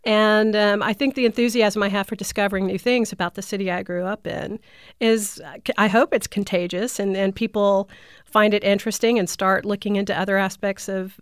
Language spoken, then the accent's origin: English; Dallas, Texas, United States; I grew up in Dallas. I'm a Dallas native